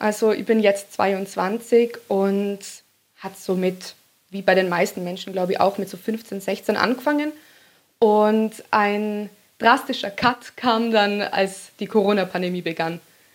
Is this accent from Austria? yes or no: yes; Tyrol, Austria; Also ich bin ja aus Tirol in Österreich und da sind sehr viele Berge und ich bin mit den Bergen aufgewachsen